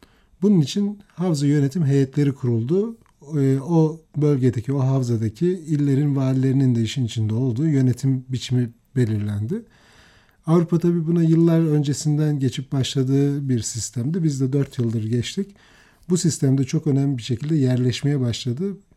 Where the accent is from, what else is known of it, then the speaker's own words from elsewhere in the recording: Malatya, Turkey; ki ben çok severim memleketimden dolayı, Malatyalıyım.